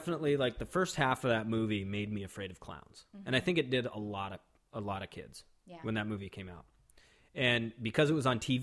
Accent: Washington, United States; I grew up on and near the Indian Reservation here in Washington State.

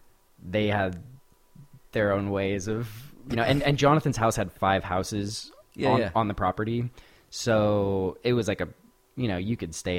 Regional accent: Seattle, Washington, United States; Growing up in Seattle, it was like, you know … played a different set every night.

